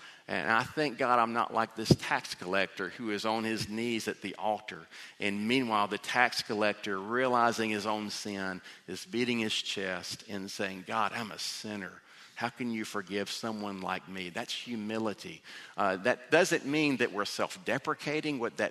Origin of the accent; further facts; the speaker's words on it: Vidalia, Georgia, United States; Now, I learned this when I grew up in Vidalia, Georgia, and there wasn't much to do in the summer.